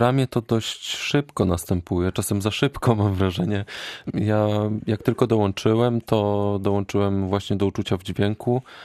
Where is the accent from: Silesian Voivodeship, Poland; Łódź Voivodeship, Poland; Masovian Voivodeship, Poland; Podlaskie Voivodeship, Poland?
Łódź Voivodeship, Poland; Bełchatów; moved away as an adult; now in Goleniów, Poland; I przyjechałem, tak, z Bełchatowa. Przeprowadziłem się do Goleniowa.